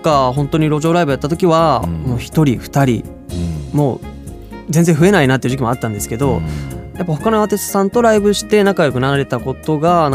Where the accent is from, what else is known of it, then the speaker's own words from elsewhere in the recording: Osaka, Japan; 地元の大阪駅